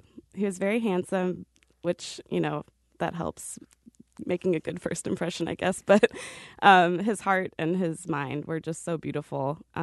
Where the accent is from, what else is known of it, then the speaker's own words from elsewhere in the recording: Peoria, Illinois, United States; I grew up in Peoria, Illinois, which is like 2.5 hours south of Chicago.